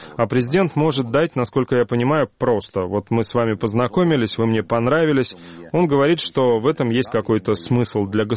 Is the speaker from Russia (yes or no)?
no; Mykolaiv, Mykolaiv Oblast, Ukraine; Если это мой родной город Николаев